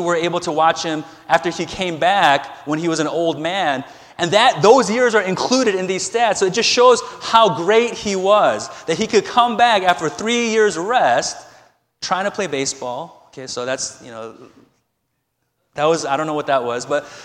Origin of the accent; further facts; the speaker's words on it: Chicago, Illinois, United States; You know, as most of you know, I'm originally from Chicago. So I follow Chicago sports.